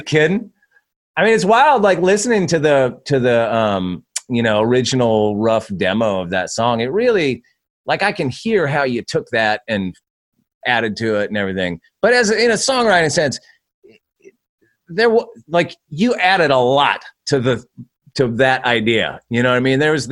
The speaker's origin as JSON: {"language": "English", "region": "West Coast", "country": "United States", "tie": "born or raised there", "said": "But you know, we grew up on the West Coast."}